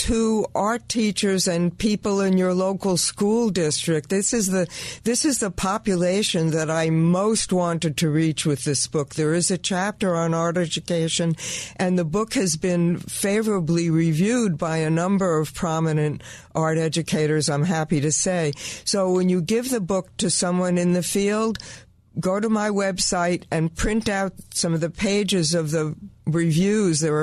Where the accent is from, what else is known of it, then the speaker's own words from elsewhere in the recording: New York, United States; In New York. I actually grew up in a small town, moved to New York when I was in seventh grade. As a child, I was in a three-four-room schoolhouse.